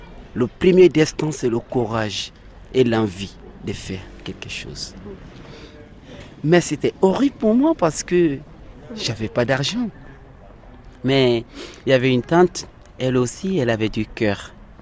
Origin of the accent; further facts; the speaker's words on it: Djambala, Mali; je viens du Mali. Moi, je suis du village de Djambala. Donc Djambala, c'est 200 km de Bamako, aussi non loin des régions de Sikasso.